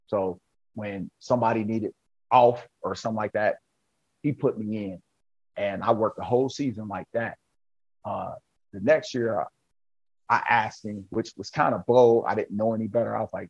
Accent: Ohio, United States; because I'm from Southwest Ohio, one of my mentors, Bobby Segers, worked 22 years in the COC.

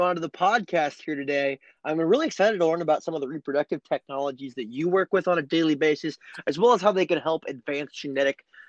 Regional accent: Illinois, United States; So I am much looking forward to that in my home state in Illinois when that is deemed appropriate.

